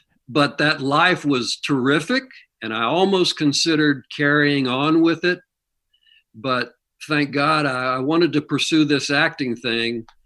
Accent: Kansas City, Missouri, United States; No, I grew up in Missouri.

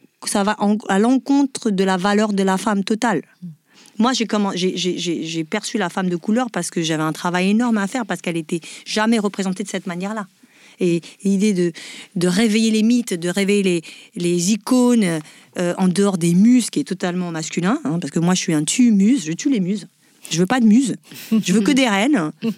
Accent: France; Moi, j'ai grandi en France

